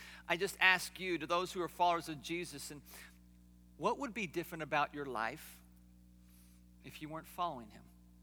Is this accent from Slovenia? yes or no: no; United States; born there; because I was born in America, a land of opportunity, a land of prosperity, and a land of distraction.